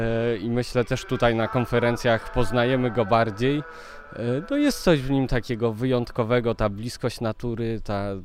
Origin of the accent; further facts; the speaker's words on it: Syców, Lower Silesian Voivodeship, Poland; No bo ja jestem z Sycowa, to jest moje miasto